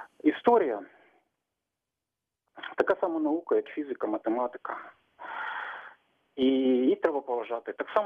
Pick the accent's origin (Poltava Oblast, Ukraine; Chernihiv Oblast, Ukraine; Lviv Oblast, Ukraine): Poltava Oblast, Ukraine; Lubny; місто Лубни.